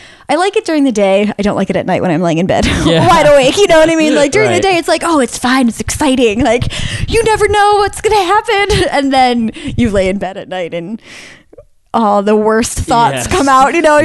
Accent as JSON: {"language": "English", "region": "New York", "country": "United States", "tie": "born or raised there", "said": "Went back home to my hometown of near Buffalo"}